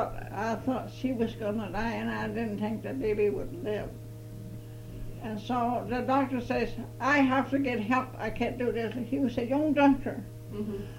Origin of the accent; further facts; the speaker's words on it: Denmark; now in United States; I'm not ashamed of being Danish. I don't. But if they tell me I'm not American, that hurts my feeling because I'm a true American.